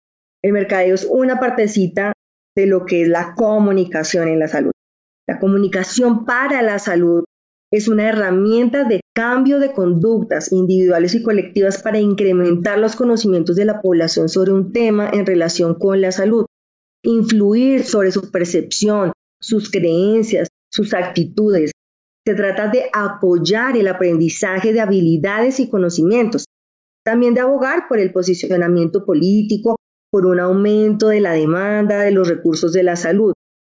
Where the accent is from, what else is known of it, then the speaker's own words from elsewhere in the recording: Colombia; nos aportan mucho a todos nosotros como colombianos